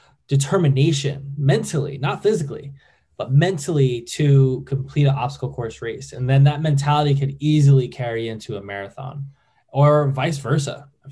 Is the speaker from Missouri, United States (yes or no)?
no; New York, United States; So I'm originally from New York and had the opportunity to work on Wall Street as a personal trainer.